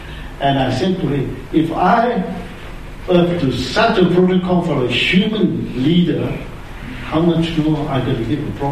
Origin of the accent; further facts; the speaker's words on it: Taiping, Perak, Malaysia; I remember I came from Taiping, that is a Maxwell Hill, 12 miles up.